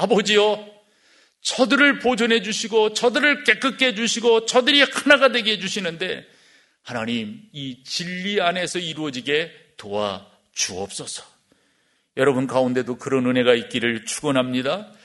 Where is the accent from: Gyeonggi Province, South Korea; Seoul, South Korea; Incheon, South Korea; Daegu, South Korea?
Gyeonggi Province, South Korea; Suwon; 저는 젊은 시절, 청년 시절을 수원에서 컸는데요.